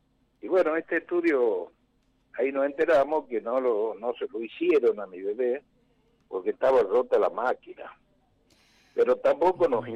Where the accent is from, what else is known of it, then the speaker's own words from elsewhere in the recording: Tartagal, Salta, Argentina; nosotros somos de Tartagal, en la provincia de Salta, 400 kilómetros capital